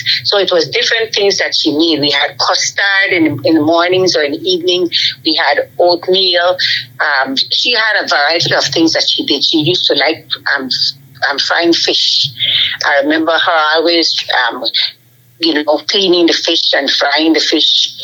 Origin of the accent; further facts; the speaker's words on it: Belize City, Belize District, Belize; moved away; Well, Belize, when I was growing up in Belize City, I was 6-something years ago.